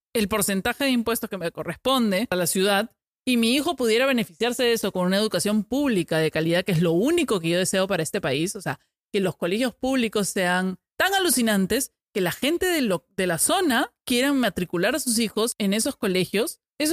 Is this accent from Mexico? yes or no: no; Peru; Y uno como peruano, ay, pero no voy a llamar.